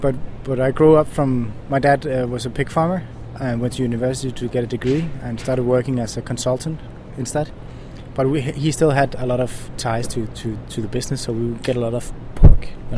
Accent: Langeland, Southern Denmark, Denmark; English is a second language; also born or lived in Aarhus; We moved to a small island called Langeland, outside of the island Fyn. A lot of my childhood was moving around until I was 3 years old. We moved to a town on the west coast of Zealand called Kalundborg

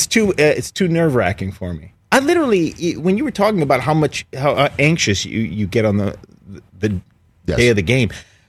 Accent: Toledo, Ohio, United States; I'm from Toledo.

